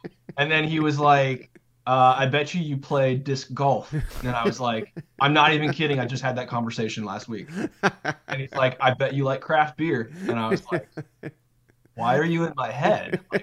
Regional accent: California, United States; also born or lived in Idaho / Wyoming; Like, I'm from California, but I lived in, like, Mountain West territory. So, like, Idaho, Wyoming

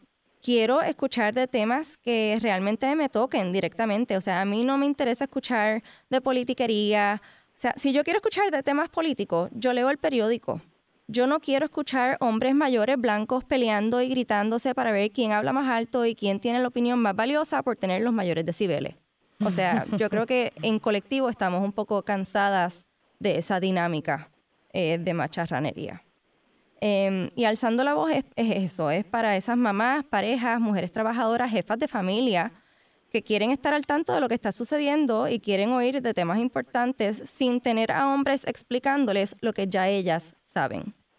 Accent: Puerto Rico; como mujer, como mamá, como puertorriqueña, como pareja, como madre trabajadora.

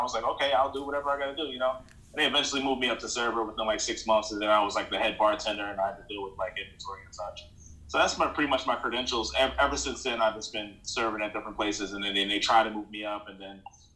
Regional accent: Philadelphia, Pennsylvania, United States; because like me growing up in North Philly, I knew nothing about Jameson.

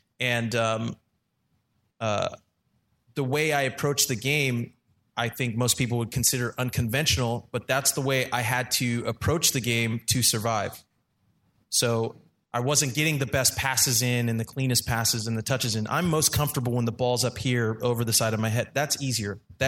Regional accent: Bakersfield, California, United States; Okay, so I'm from Bakersfield, California, which is like the mecca of soccer development, clearly.

